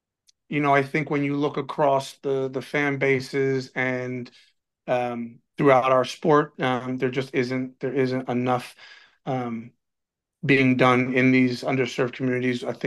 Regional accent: New Jersey, United States; I'm from New Jersey

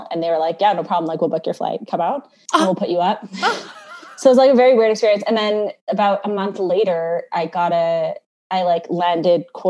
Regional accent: Canada; So I'm Canadian.

